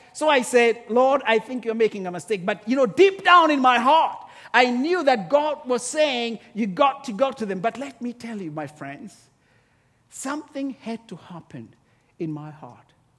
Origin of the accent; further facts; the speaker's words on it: Kenya; a lady who used to be a teacher back in my home country of Kenya